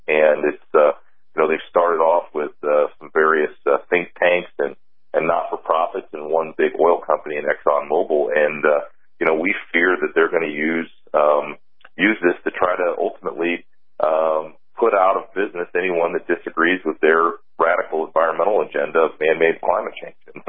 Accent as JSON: {"language": "English", "region": "Iowa", "country": "United States", "tie": "born or raised there", "said": "including places like New York, the U.S. Virgin Islands, and my home state of Iowa."}